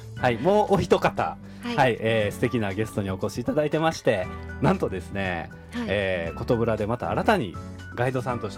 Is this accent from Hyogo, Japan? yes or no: no; Kyoto, Japan; 僕の実家から実はすごい近いところにあって